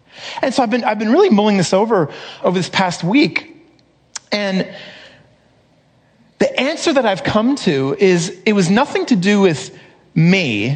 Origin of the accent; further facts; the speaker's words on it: Madrid, Community of Madrid, Spain; I grew up in Madrid, and I want to show you a photo of, this is our family in Madrid, circa 1994, maybe.